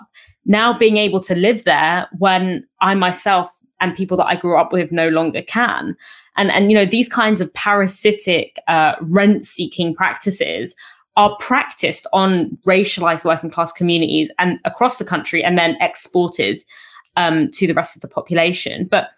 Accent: London, United Kingdom; the area that I grew up in London

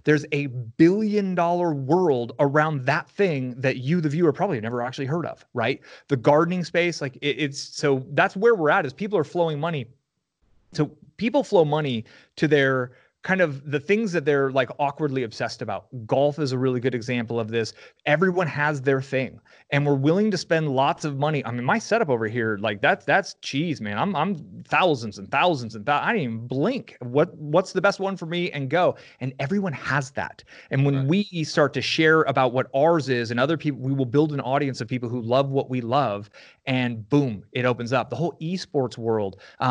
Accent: San Francisco, California, United States; I grew up in the San Francisco area, and boy, those tax bills, man, they just hit hard in that state, right?

